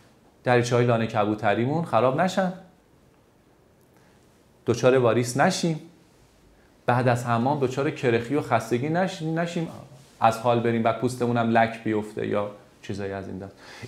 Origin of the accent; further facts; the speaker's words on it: Iran; حالا ما انجام ندیم چون ما ایرانی هستیم